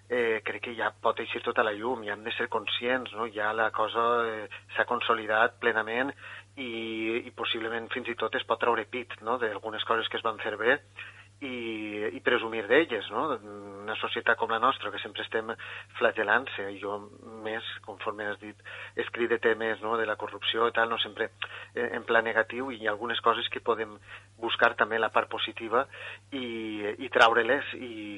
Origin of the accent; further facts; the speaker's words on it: Cocentaina, Valencian Community, Spain; Jo soc de Cocentaina, vaig tirar a Coll, després també vaig tindre una a Ontinyent